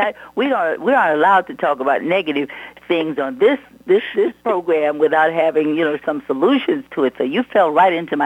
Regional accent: Louisiana, United States; I'm from Louisiana, and I usually tell them you don't add anything after the cook finishes a dish because it's insulting.

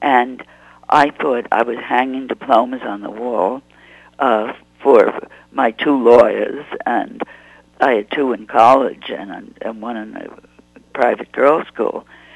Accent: Bronx, New York, United States; Oh, yes. I was born in Manhattan, but my parents moved to the Bronx, which was, and still is, suburban.

